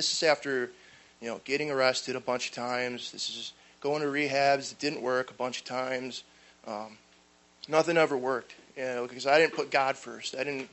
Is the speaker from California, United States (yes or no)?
no; Michigan, United States; I'm from Michigan. It's crazy because there's actually four seasons up there, you know.